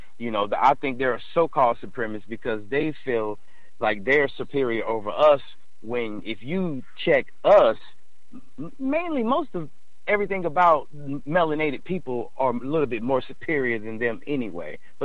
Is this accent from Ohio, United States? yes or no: yes; Cincinnati, Ohio, United States; growing up in Cincinnati, Ohio, kind of, well, I ain't going to say kind of, but very impoverished, doing without